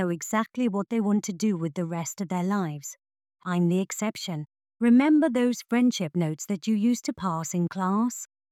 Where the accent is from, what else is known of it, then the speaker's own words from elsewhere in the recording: South Africa; first language Afrikaans; English is a second language; At school, my enthusiasm for language, especially my mother tongue, Afrikaans, blossomed, both in class and at Eisteddfods and public speaking events.